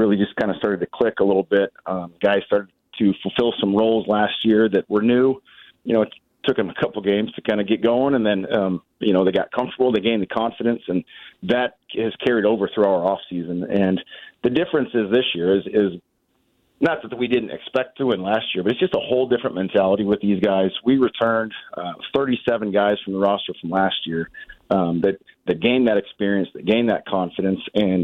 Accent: Nickerson, Kansas, United States; So yeah, I grew up in Nickerson, very familiar with the area, very familiar with a lot of the coaches that have been around for a long time.

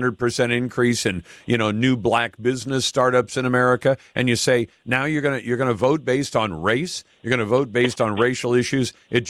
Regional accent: United States; I'm an American taxpayer

